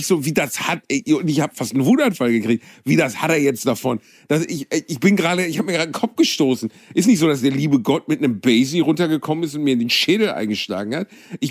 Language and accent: German; Gelsenkirchen, North Rhine-Westphalia, Germany; ich komme aus Gelsenkirchen